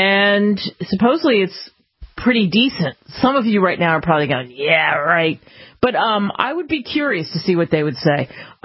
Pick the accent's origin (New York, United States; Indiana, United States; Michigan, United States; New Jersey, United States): New Jersey, United States; I just grew up on … because I grew up in New Jersey